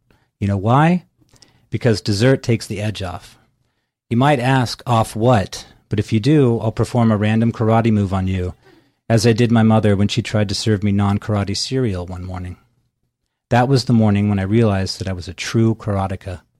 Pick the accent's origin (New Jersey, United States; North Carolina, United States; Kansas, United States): Kansas, United States; Topeka; Topeka, Topeka. This is my, I guess my love, my elegy, really, for my hometown. Another Topekan in the audience, too.